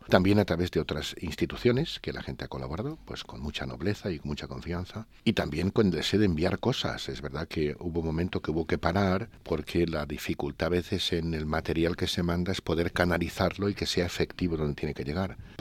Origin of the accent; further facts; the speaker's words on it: Valencia, Valencian Community, Spain; now in Santander, Spain; algunas cosas las recuerdo permanentemente de mi tierra, de mis raíces, de la historia que he vivido en todos esos años en Valencia.